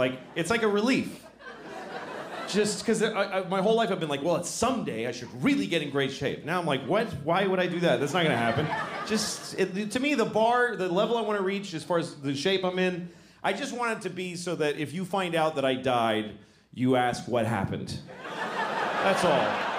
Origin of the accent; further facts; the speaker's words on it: Boston, Massachusetts, United States; accent: Boston; I did because I grew up in Boston. And I don't know if you are familiar with, people call it the Boston accent.